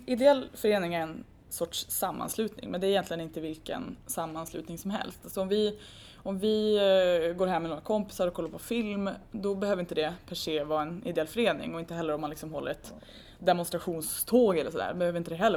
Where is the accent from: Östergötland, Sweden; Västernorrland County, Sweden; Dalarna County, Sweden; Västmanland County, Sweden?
Västernorrland County, Sweden; Örnsköldsvik; now in Stockholm, Sweden; Och jag kommer ursprungligen från Örnsköldsvik, 27 år gammal.